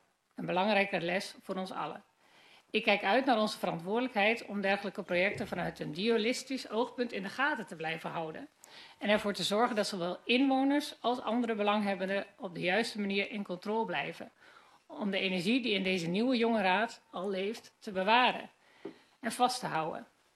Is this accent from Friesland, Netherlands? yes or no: no; Westerkwartier, Groningen, Netherlands; Ik ben een trotse Groninger. Geboren en getogen in de gemeente Westerkwartier ben ik opgegroeid met veel groene ruimte en de luxe van groene speelplekken.